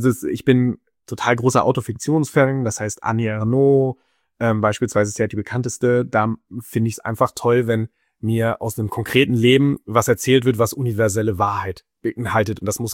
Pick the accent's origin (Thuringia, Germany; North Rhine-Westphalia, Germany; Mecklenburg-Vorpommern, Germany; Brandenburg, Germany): Mecklenburg-Vorpommern, Germany; Rostock; also born or lived in Königsborn; now in Frankfurt, Germany; für mich werden Rostock und Königsborn so immer meine Heimat sein, weil das ist, ich bin da groß geworden